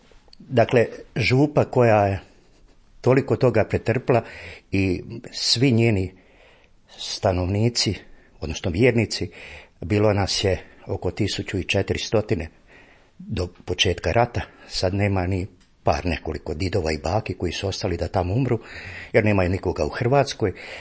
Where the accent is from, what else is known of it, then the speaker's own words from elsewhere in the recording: Dolina, Republika Srpska, Bosnia & Herzegovina; dolazim iz Župe Uznesenja Blažene Djevice Marije Dolina kod Bosanske Gradiške.